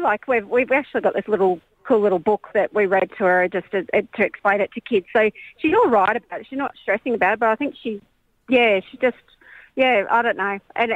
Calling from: Newcastle, New South Wales, Australia; From Newcastle.

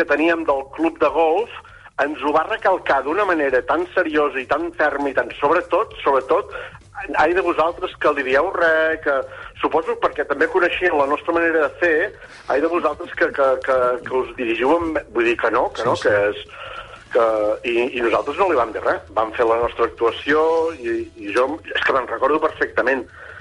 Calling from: Torroella de Montgrí, Catalonia, Spain; Soc a Torroella de Montgrí.

